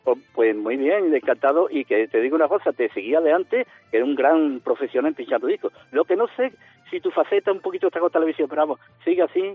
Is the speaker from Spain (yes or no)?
yes; Andalusia, Spain; Y yo soy andaluz y yo no salgo de Andalucía, pero me gustan las maravillas de España.